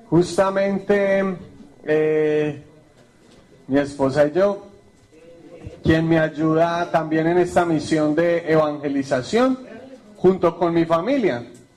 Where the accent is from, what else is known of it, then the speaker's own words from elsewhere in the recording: Medellín, Antioquia, Colombia; No se me nota de dónde vengo, ¿cierto? No tengo acento. Vengo de Medellín, Colombia.